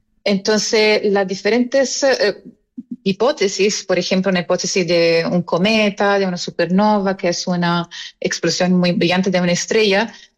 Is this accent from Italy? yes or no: yes; Italy; ahí soy italiana y tengo que meterlo